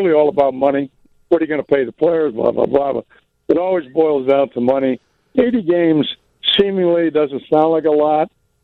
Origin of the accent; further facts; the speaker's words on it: California, United States; my son's a Laker fan. I'm from California.